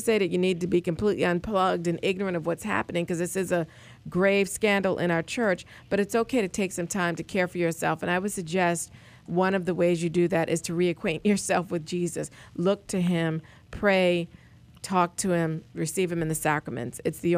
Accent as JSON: {"language": "English", "region": "South Carolina", "country": "United States", "said": "You know, I'm from South Carolina"}